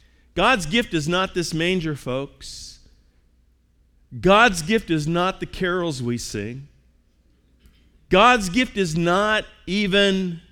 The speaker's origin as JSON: {"language": "English", "region": "California", "country": "United States", "said": "I come from California."}